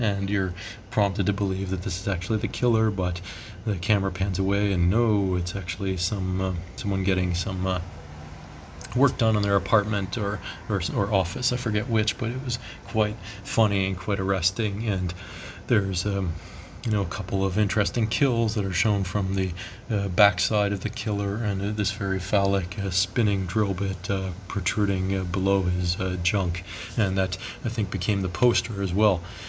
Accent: Toronto, Ontario, Canada; growing up in Toronto

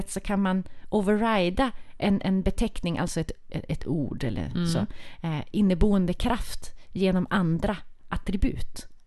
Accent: Skellefteå, Västerbotten County, Sweden; Ja, jag bara tänkt så här, jag är ju från Skellefteå.

